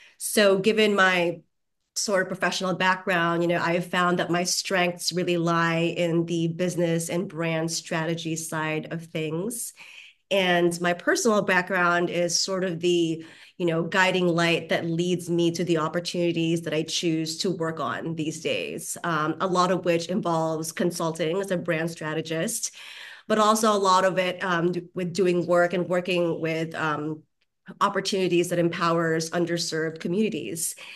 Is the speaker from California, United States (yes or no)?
yes; Los Angeles, California, United States; also born or lived in North Africa; I'm a Californian, largely raised in Los Angeles, but I was originally born and spent the first 10 years of my life in North Africa with my Filipino parents.